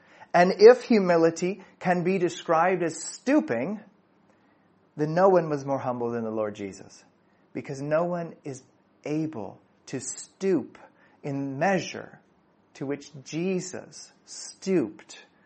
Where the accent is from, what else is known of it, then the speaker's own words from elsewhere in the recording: United States; And so when I speak, people know, clearly I'm American. Clearly I'm American. And it's not because I speak English that they know that I'm American.